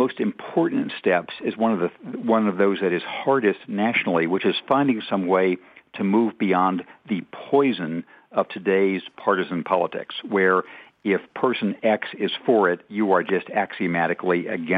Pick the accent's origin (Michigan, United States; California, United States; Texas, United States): California, United States; Redlands; University of Redlands in California, that being my hometown